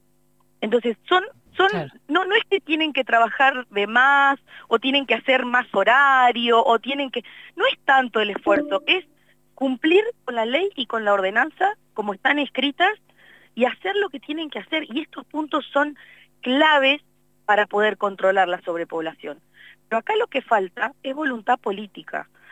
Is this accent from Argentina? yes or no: yes; Comodoro Rivadavia, Chubut, Argentina; yo soy nacida y criada en Comodoro. Hace 40 años que tenemos este problema. Es la edad que tengo